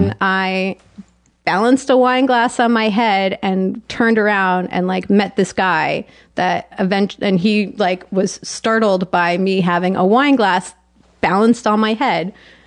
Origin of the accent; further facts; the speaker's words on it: Tenafly, New Jersey, United States; I guess three, that I'm Egyptian, I'm Jewish, and I'm from Tenafly.